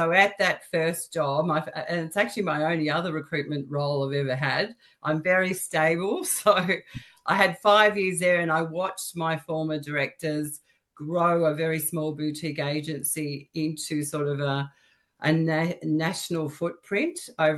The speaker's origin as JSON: {"language": "English", "town": "Sale", "region": "Victoria", "country": "Australia", "tie": "born or raised there", "said": "I grew up in Gippsland. So I'm a country girl, originally from Sale."}